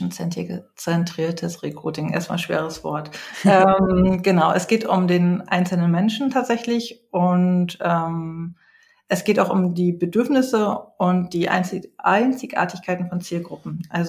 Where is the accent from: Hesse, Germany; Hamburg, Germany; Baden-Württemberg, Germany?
Hamburg, Germany; ich bin 41 Jahre alt, ich komme ja aus Hamburg, ich arbeite und lebe auf St. Pauli.